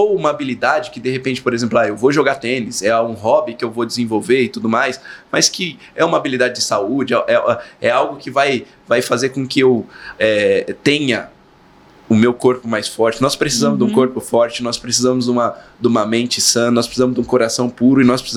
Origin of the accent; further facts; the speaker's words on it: São José do Rio Preto, São Paulo, Brazil; Eu sou de São José do Rio Preto.